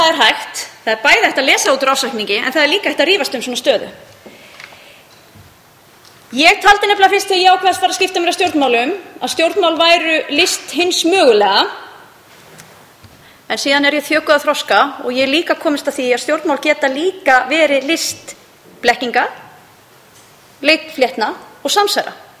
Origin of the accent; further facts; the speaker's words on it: Mosfellsbær, Capital Region, Iceland; sveitastjórnarkosningar í heimabænum mínu Mosfellsbæ